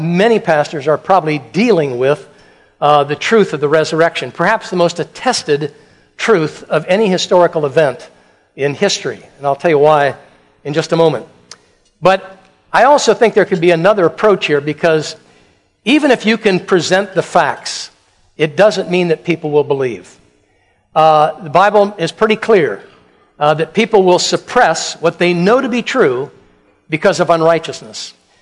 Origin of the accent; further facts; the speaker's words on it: United States; Well, I'm an American. We believe in the resurrection.